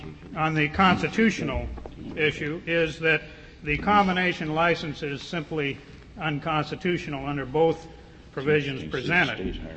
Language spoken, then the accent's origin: English; Bozeman, Montana, United States; I am from Bozeman, Montana.